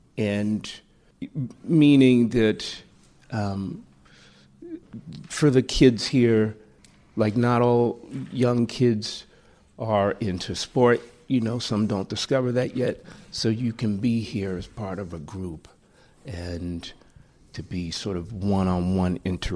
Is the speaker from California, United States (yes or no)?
no; Brooklyn, New York, United States; Felt like it was the first language I was speaking growing up in Brooklyn and just in New York